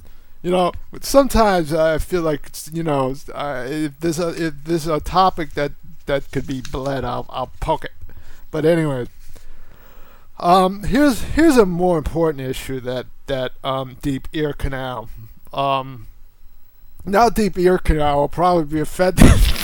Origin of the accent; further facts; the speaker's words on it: United States; I'm not a Jewish American. I'm an American.